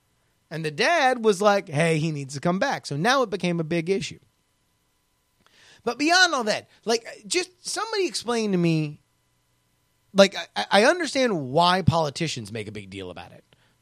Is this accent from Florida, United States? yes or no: yes; Davie, Florida, United States; I grew up in Fort Lauderdale. I grew up specifically in Davie, Florida. Davie, Florida has a rodeo. It is a pretty white bread place.